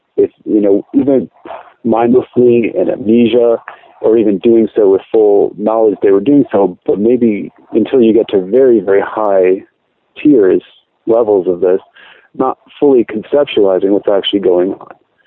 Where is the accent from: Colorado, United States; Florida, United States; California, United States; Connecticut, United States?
Connecticut, United States; I grew up in Connecticut, New England, here in the USA